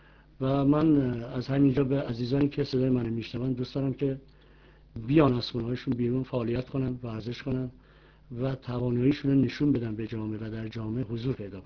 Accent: Iran; من تنها ایرانی هستم که جدا از جنگ عراق و ایران

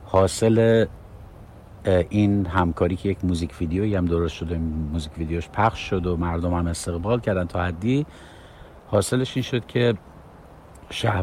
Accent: Tehran, Tehran Province, Iran; also born or lived in Mashhad; گذشته من از فراهان عراق است، ولی در مشهد به دنیا اومدم و در تهران بزرگ شدم. از سن 3 سالگی تهران بزرگ شدم.

